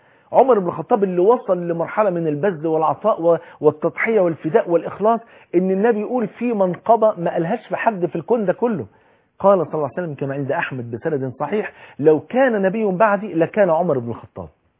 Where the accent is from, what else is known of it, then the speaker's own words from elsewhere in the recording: Egypt; مطلوب مننا النهاردة كمصريين